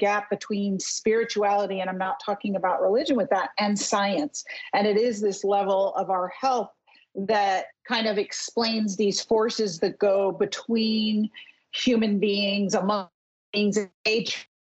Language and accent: English; New York, United States; which is my nature as a New Yorker. I come head on.